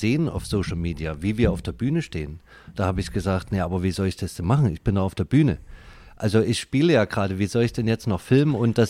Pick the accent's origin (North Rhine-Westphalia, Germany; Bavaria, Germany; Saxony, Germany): Saxony, Germany; Dresden; ich bin aus Dresden.